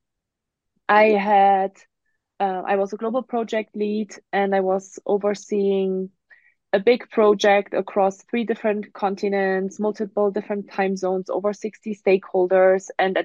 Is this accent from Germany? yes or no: yes; Germany; English is a second language; moved away; So I always start by saying that I'm originally from Germany. That's why I have an accent.